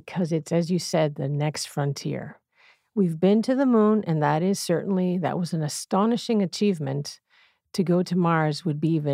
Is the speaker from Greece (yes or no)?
yes; Greece; So I grew up in Greece